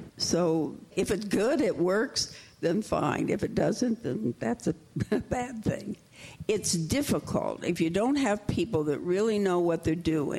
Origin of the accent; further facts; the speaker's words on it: Midwest, United States; I'm from the Midwest, so if I get something from the Midwest, I feel I really know who this person is